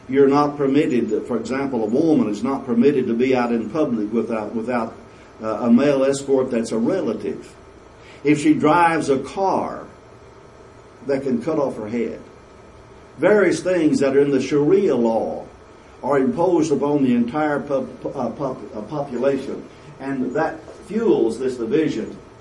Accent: United States; The second thing is I'm concerned as an American.

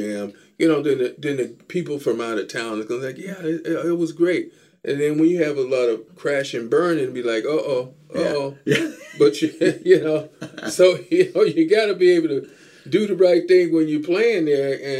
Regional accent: Chicago, Illinois, United States; because growing up in Chicago, the old guys would tell me, young man, you got to know how to play with feeling.

